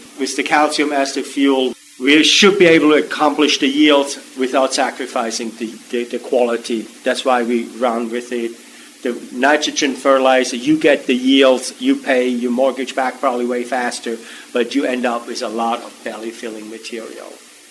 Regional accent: Switzerland; Like, I grew up in Switzerland.

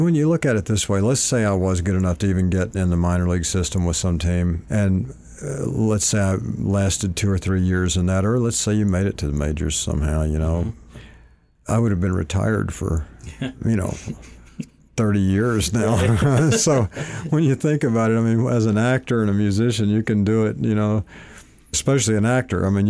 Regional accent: Malvern, Arkansas, United States; also born or lived in Hot Springs; And my town, the town I grew up in, I was born in Hot Springs, raised in a town called Malvern, and it was about probably 9,000 or 10,000 people.

